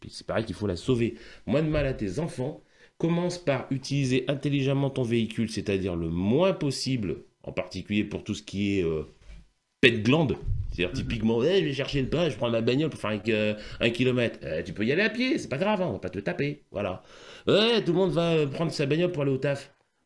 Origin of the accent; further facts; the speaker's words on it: Martinique, France; je suis martiniquais d'origine.